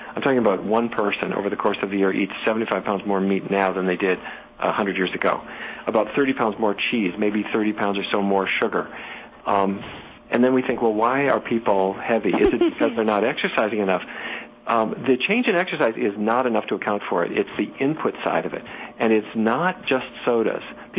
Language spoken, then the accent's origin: English; Fargo, North Dakota, United States; I grew up in Fargo, North Dakota. My grandpa was a cattle rancher.